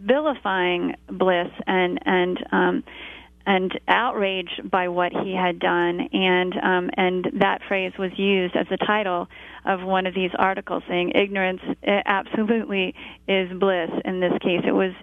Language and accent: English; United States; let me just say, as an American, as a parent, thank you for teaching our children